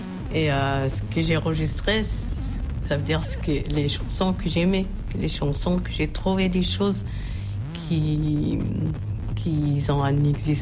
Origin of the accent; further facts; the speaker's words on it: Tunisia; French is a second language; moved away as an adult; now in Angers, France; J'ai 54 ans et j'habite Angers depuis 81. Ma jeunesse, c'était en Tunisie. Je suis née en Tunisie jusqu'à l'âge de 20 ans. Je suis revenue en France parce que j'ai suivi mon mari.